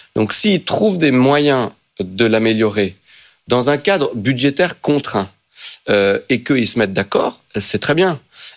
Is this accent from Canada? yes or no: no; France; Chez nous, en France, ça ne tombe pas du ciel.